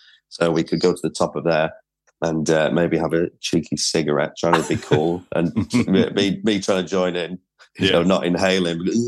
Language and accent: English; Preston, North West England, United Kingdom; moved away as an adult; I was, yeah. But I did leave. I think a lot of people find it hard to place my accent. Because I left at 18 and then didn't really return.